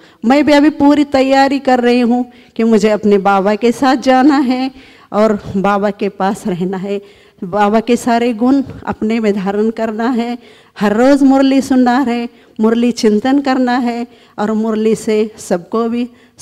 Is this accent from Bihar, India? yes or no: no; Pune, Maharashtra, India; मैं पुणे से हूँ